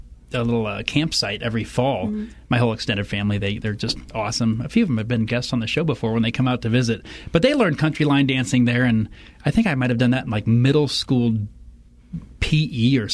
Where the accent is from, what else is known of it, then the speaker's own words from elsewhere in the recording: Indiana, United States; Which is about 20 minutes from my hometown.